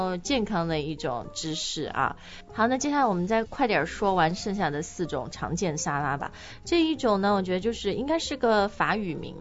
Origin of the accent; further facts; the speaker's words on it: Shanghai, China; 因为作为上海人就是上海西餐